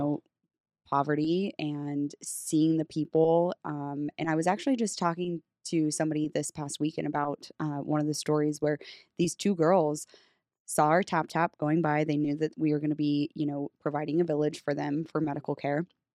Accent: Idaho, United States; I'm like, no, I'm not. you know, I'm from Idaho.

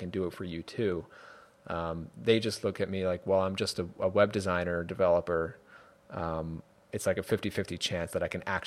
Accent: New York, United States; now in Connecticut, United States; It's weird because I live in Connecticut now and I grew up in New York, so

